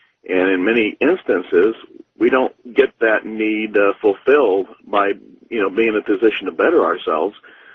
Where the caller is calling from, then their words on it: Liberal, Kansas, United States; I'm calling from Liberal, Kansas.